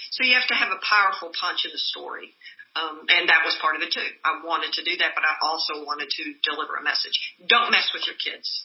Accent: Owensboro, Kentucky, United States; when I was a child, growing up in Owensboro, Kentucky, a young child was murdered, and that didn't happen in Owensboro.

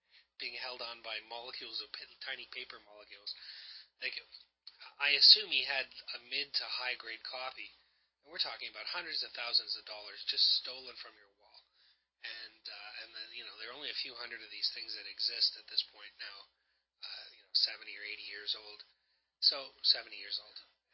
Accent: Canada; Not that as a Canadian I really need to learn that much about American history

